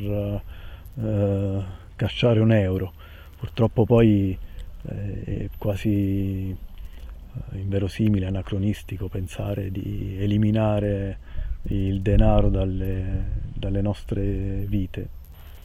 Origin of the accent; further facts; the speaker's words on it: Cassano Irpino, Campania, Italy; born or raised there